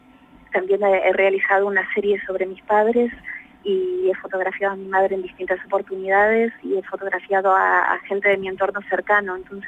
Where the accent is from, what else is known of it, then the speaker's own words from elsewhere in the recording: Argentina; born there; moved away; also born or lived in United States / Barcelona; nací en Argentina, estuve viviendo también en Estados Unidos y hace unos 12 años que estoy viviendo en distintos sitios. Estuve viviendo en Barcelona principalmente, pero bueno, una vida bastante nómade.